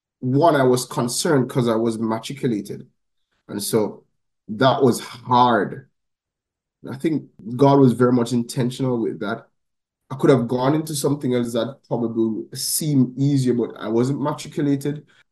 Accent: Falmouth, Trelawny, Jamaica; also born or lived in Montego Bay, Jamaica; I was born in Montego Bay, Jamaica, and I grew up in Falmouth, Trelawney. So that's where my formative years took place. I went to Falmouth All-Age School.

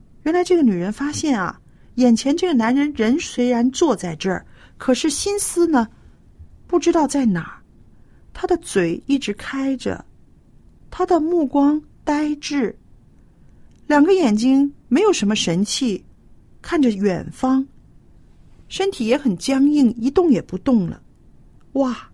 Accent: Hong Kong; 特区政府对我们香港人来说非常熟悉，是不是？

